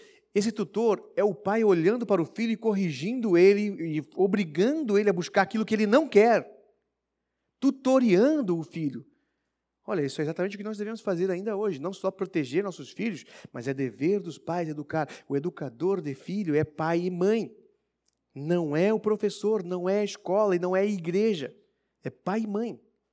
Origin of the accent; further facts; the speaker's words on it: Minas Gerais, Brazil; Como eu já mencionei, sou de Minas Gerais.